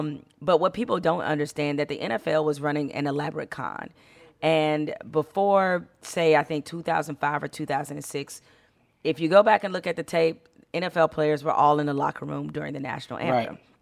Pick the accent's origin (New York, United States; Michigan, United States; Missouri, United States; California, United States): Michigan, United States; Detroit; It has everything to do with who I am. You know, I grew up in a city that p